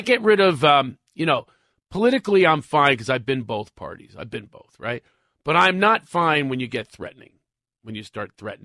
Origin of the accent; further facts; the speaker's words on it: Philadelphia, Pennsylvania, United States; If I was homeless, I'm from Philadelphia.